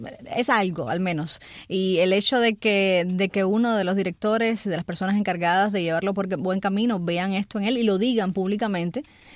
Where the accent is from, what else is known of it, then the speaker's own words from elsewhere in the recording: Cuba; todos somos cubanos.